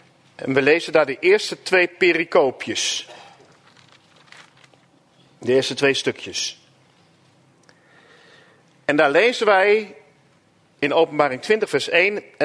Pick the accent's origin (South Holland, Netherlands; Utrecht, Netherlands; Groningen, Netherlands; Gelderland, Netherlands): Gelderland, Netherlands; Ermelo; En ik kom van oorsprong uit Ermelo. En daar ben ik opgegroeid in de hervormde kerk. En daar ben ik op een gegeven moment in 2010 weggegaan.